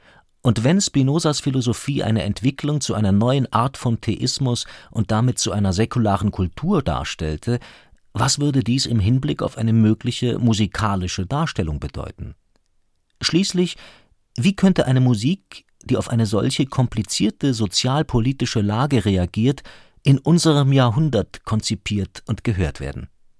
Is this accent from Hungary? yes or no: yes; Hungary; Doch während zahlreicher Familienbesuche in meiner Heimat Ungarn konnte ich auch negative Veränderungen